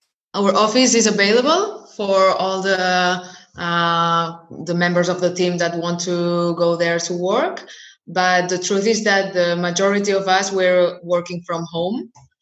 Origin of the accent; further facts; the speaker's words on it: Barcelona, Catalonia, Spain; English is a second language; I was born and raised in Barcelona in Spain. I studied business administration here.